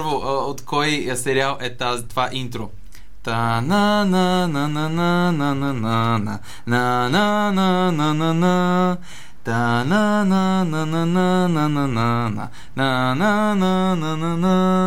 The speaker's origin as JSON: {"language": "Bulgarian", "town": "Targovishte", "region": "Targovishte Province", "country": "Bulgaria", "tie": "born there", "said": "Аз съм роден в Търговище"}